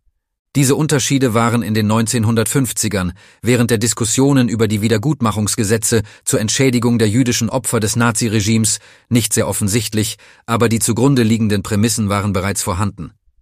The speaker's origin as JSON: {"language": "German", "country": "Italy", "second_language": "German", "said": "als Italiener, als jemand aus einem Land, das es versäumt hat, seine faschistische und koloniale Vergangenheit vollständig anzuerkennen oder Verantwortung dafür zu übernehmen."}